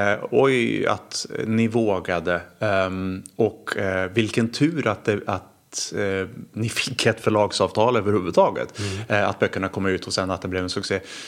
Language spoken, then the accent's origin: Swedish; Warsaw, Masovian Voivodeship, Poland; now in Sweden; Så att jag jobbade en vecka här i Sverige i Stockholmstrakten. Och sen så åkte jag tillbaks till Warszawa och var hemma i Warszawa i en eller två veckor. Och sen så tillbaks till Stockholm, så jag pendlade under de två åren